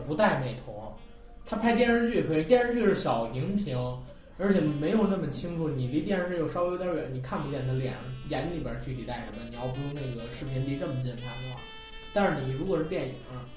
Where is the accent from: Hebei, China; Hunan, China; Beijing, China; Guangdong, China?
Beijing, China; 我作为一个北京人啊，从小长在胡同里，老炮的儿子